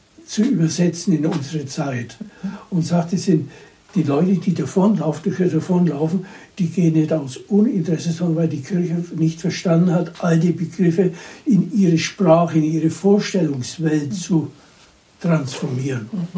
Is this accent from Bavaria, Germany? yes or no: yes; Ergersheim, Bavaria, Germany; als 15-Jähriger, wo ich herkomme, Ergesheim